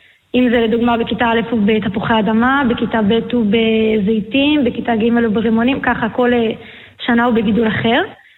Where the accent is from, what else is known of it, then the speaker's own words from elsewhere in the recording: Shomria, Southern District, Israel; אני גדלתי שם, לא, עכשיו אני גרה בסטוסיה, זה גם בדרום.